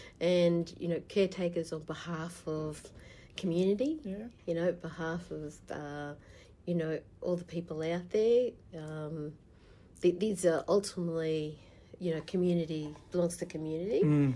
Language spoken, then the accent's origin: English; Queensland, Australia; Yeah, no, I'm Australian South Sea Islander, and my family's there from around Rockhampton and Mackay. Mm-hmm. Grew up there around that area, and, you know, grandmother's place around Joskalee.